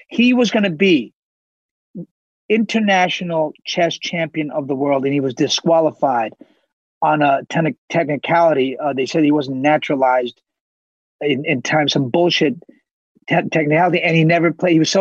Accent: New York City, New York, United States; But luckily, I grew up in New York, and it was like, wait a minute.

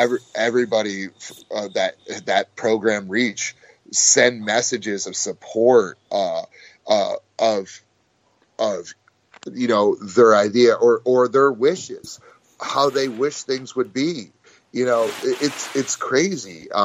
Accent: United States; Because I'm American. I don't know what Good Morning Britain is.

